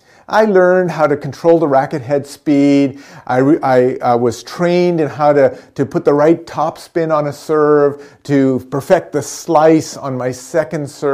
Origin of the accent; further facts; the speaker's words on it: Powell River, British Columbia, Canada; When I was growing up in Powell River, I was part of the tennis club.